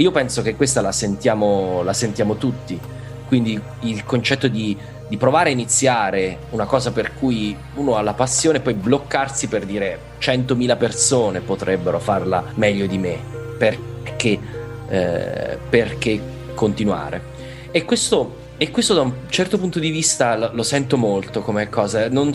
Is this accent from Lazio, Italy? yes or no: no; Pescara, Abruzzo, Italy; also born or lived in Milan; Io sono abruzzese, sono nato a Pescara, mi sono trasferito a Milano per studiare all'università.